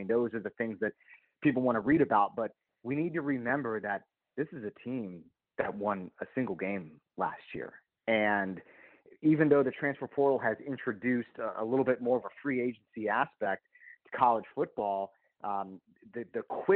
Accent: Morgantown, West Virginia, United States; I grew up in Morgantown, West Virginia.

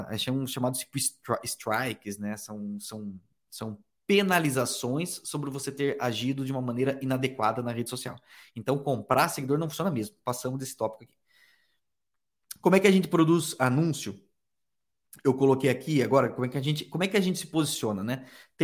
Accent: São Paulo, Brazil; eu sou do interior de São Paulo

